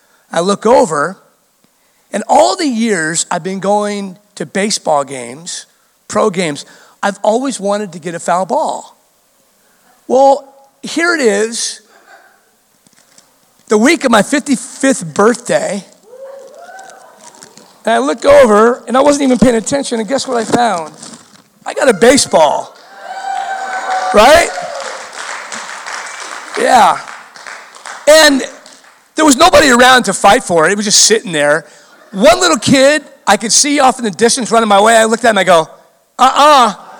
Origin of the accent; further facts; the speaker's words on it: Orange County, California, United States; I grew up in Orange County.